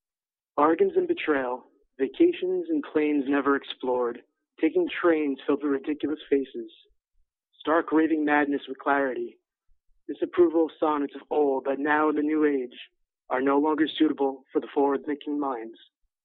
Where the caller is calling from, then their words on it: Dumont, New Jersey, United States; Dumont, New Jersey.